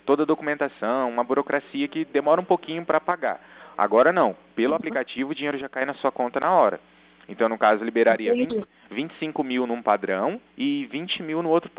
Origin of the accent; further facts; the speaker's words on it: Cornélio Procópio, Paraná, Brazil; eu sou aqui de Cornélio Procópio, bem próximo a Assis.